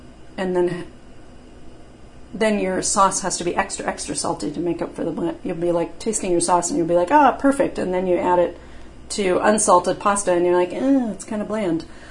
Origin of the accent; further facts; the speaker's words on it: New Mexico, United States; And when I grew up in New Mexico, which is high elevation